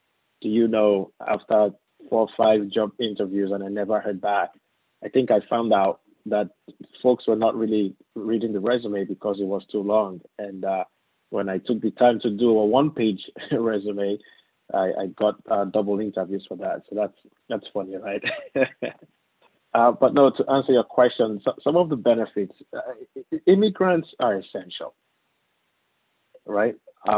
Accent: Nigeria; I was born and raised in Nigeria

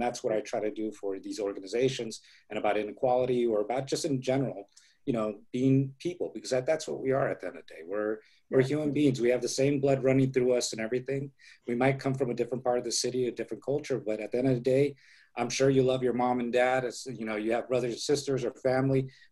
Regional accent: Los Angeles, California, United States; also born or lived in Mexico; because I was born in Mexico and I was raised almost all my life here in Los Angeles.

